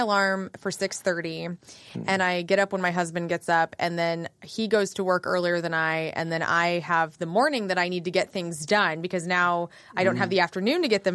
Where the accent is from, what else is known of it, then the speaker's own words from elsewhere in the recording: West Frankfort, Illinois, United States; I was born in Carbondale, Illinois.